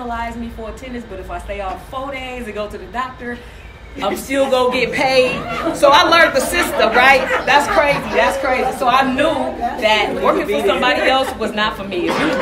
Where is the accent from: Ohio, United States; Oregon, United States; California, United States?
California, United States; San Francisco; So I grew up in San Francisco, Baby Hunters Point, which is like the inner city of the hood or whatever. I came from a family, single parent household.